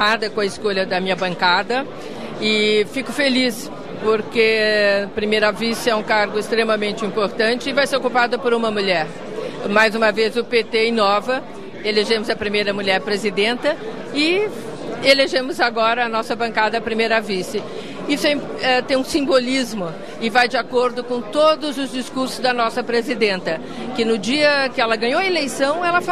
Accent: São Paulo, Brazil; eu sou do estado de São Paulo

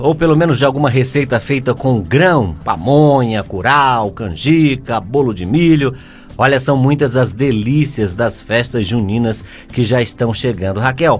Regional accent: Northeast Region, Brazil; Como bom nordestino, é a época que se come melhor lá no Nordeste

